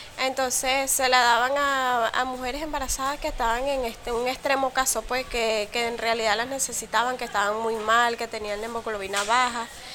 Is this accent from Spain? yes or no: no; Aragua, Venezuela; moved away as an adult; now in Peru; tengo 23 años y vengo de Venezuela, del estado de Aragua.